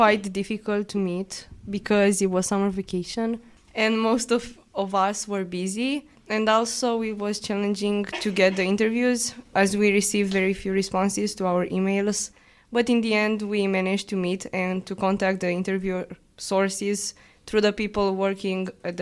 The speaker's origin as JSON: {"language": "English", "country": "Romania", "second_language": "English", "said": "I'm 16 years old, the smallest one, and I'm from Romania."}